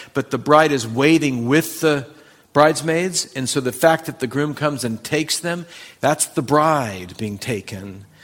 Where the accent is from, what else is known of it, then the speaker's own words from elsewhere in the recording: California, United States; And I said, no, I'm not from here. I'm from California.